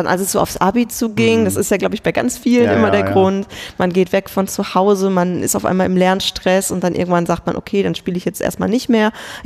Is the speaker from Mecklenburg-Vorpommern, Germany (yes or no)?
no; Kevelaer, North Rhine-Westphalia, Germany; ich war damals im Verein TC Grün-Weiß Keveler. Das ist der Ort, in dem ich geboren wurde, wo ich herkomme. Es ist am Niederrhein.